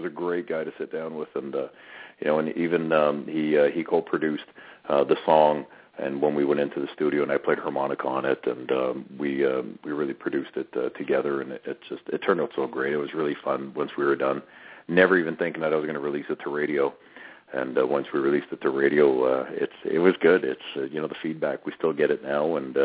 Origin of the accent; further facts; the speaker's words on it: Sudbury, Ontario, Canada; in Kingston and in my hometown of Sudbury